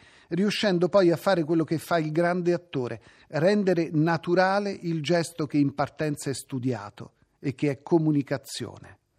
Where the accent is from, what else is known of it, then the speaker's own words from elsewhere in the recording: San Benedetto del Tronto, Marche, Italy; born there; Sono nato a San Benedetto del Tronto, mio padre è pugliese